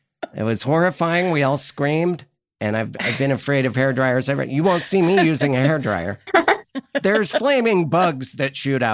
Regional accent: Montana, United States; We were on vacation in California. I'm from Montana originally.

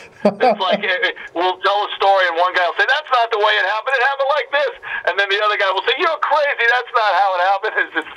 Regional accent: New York, United States; that's totally from growing up in New York and going to all the bars in New York and Long Island

